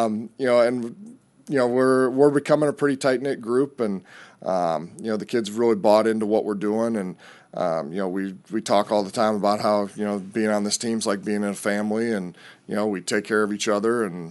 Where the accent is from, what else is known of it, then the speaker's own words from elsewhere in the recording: Iowa, United States; Well, I'm from Northwest Iowa originally. I'm a farm kid, grew up on a farm.